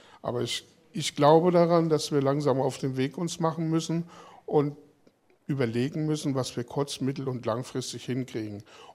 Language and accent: German; Thuringia, Germany; Ich komme nun aus dem Landkreis Schmalkalden-Meiningen.